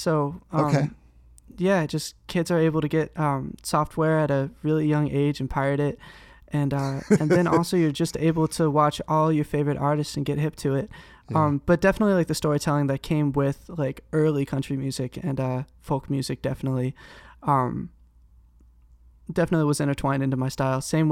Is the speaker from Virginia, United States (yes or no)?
yes; Edinburg, Virginia, United States; now in Los Angeles, United States; I'm from Edinburgh, Virginia, in the Shenandoah Valley.